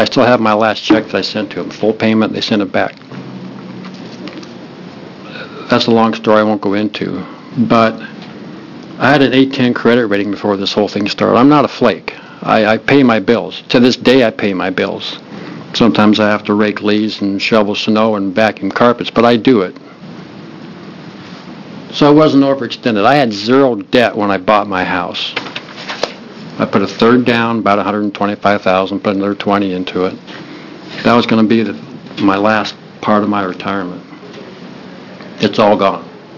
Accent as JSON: {"language": "English", "town": "Bend", "region": "Oregon", "country": "United States", "said": "I'm from Bend, Oregon."}